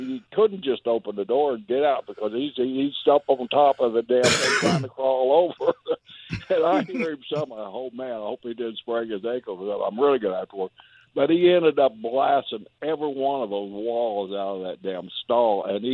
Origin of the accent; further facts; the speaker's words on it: Oklahoma, United States; Well, I grew up in Oklahoma, a little country boy. I'm not afraid of black snakes or anything like that.